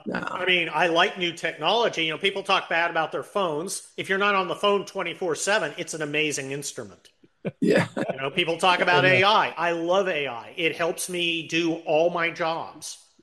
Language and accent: English; San Mateo, California, United States; Yes, I grew up in San Mateo.